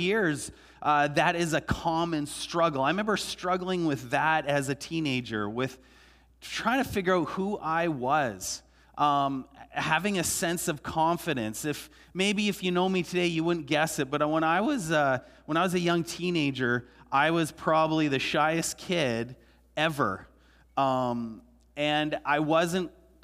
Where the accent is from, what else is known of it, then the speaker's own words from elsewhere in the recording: Vancouver, British Columbia, Canada; growing up in Vancouver and the school system there, oftentimes the teachers and other classmates would mock you for having that belief